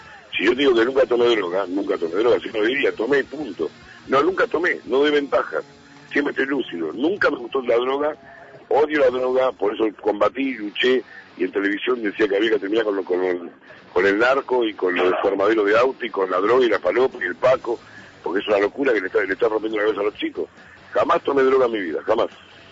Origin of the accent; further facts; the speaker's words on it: Chile; born there; Mi padre y madre se escaparon de Auschwitz y claro, yo no había nacido, vieja. Y después nacimos en Chile nosotros, yo y mis hermanos.